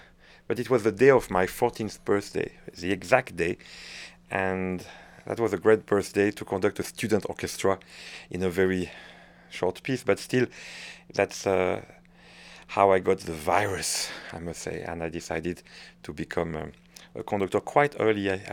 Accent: Hauts-de-France, France; accent: French; English is a second language; also born or lived in Paris; You see, you're lost in my French accent. And I was certainly meant to have this life in a small town in north of France. And then suddenly, thanks to music, I have access to the capital city, first Paris, where I move very early on when I'm 18.

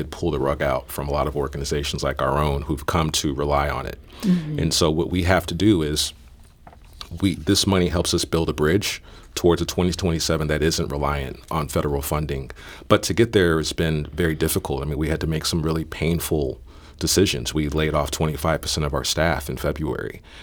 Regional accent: Missouri, United States; Missouri, however, and it hurts me to say it's my home state, is somewhat unique

